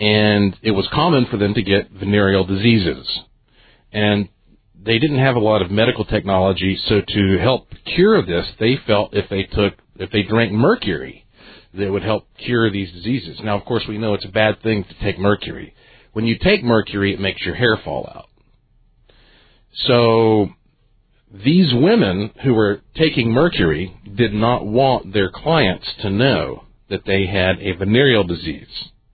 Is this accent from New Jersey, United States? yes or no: no; North Carolina, United States; And I said, well, I'm from North Carolina. And he said, you're American? I said, yeah.